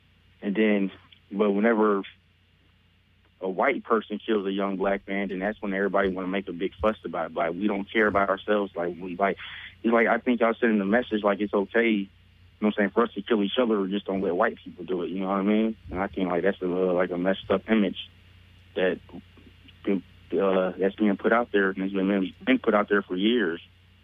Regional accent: Atlanta, Georgia, United States; now in Pittsburgh, United States; Well, I'm in Pittsburgh, but I'm from Atlanta, Georgia.

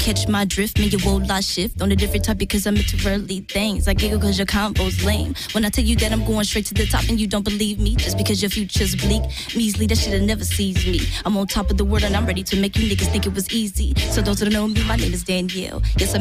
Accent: Los Angeles, California, United States; also born or lived in Arizona; because I just relocated from there recently. But born and raised in Los Angeles, I kind of mess with the underground.

